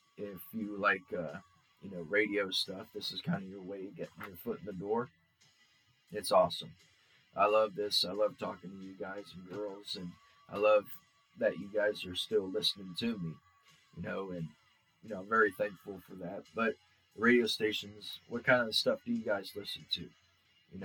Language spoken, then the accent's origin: English; Newark, United States; But as a child growing up in Newark, our family was always in music.